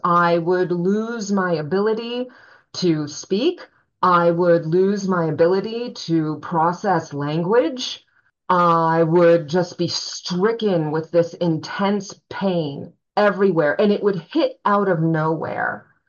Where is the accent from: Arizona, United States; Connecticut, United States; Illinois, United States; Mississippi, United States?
Arizona, United States; Tucson; Tucson is definitely my hometown. I did move away and come back, lived overseas for a few stints, did graduate school elsewhere for a time.